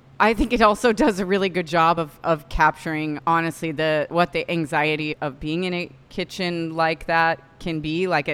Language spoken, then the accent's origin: English; Fresno, California, United States; moved away; I say underrated because I grew up in Fresno. It was my jam. I left for 23 years, and I missed the corn meal on the bottom of the pizza.